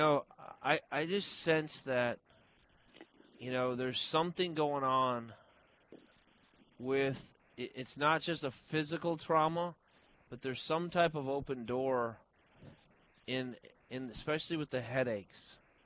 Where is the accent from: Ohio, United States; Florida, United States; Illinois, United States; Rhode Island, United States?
Illinois, United States; Palatine; Did you know I'm from Palatine, Illinois, Valerie?